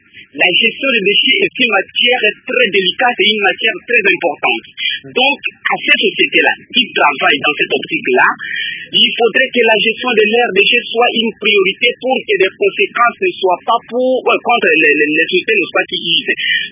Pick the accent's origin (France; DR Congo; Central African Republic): DR Congo; Équateur; Et ici précisément chez nous, à l'Équateur